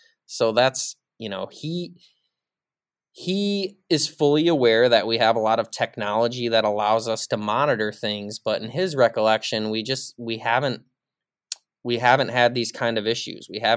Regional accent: Mesick, Michigan, United States; So growing up in Mesick and Northwest Lower Peninsula, I never saw a tick or had a tick on me until I was probably 20 years old.

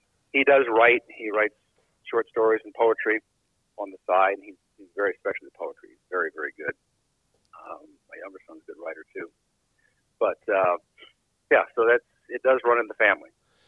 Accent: Iowa, United States; part of it is I grew up in Iowa back when we had lots and lots of pheasants.

